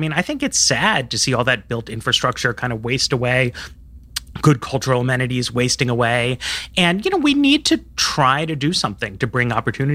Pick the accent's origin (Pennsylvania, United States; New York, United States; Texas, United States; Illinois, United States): New York, United States; I grew up in New York, so I know it well and I love it